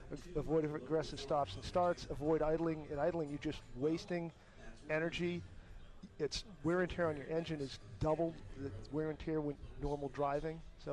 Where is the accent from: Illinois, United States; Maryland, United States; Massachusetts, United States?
Massachusetts, United States; Boston; now in North Carolina, United States; I grew up in the Boston area